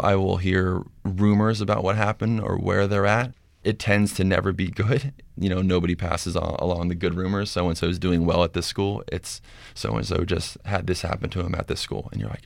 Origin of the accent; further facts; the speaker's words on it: Seattle, Washington, United States; and I'm from Seattle, Washington. Where I grew up, we went to middle school, and then you went to the next high school.